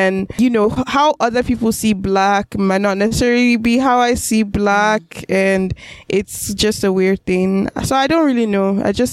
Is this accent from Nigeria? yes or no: yes; Nigeria; moved away; of course I'm Nigerian, of course I'm an immigrant, right? Or I'm planning to become an immigrant, I'm immigrant, all of that.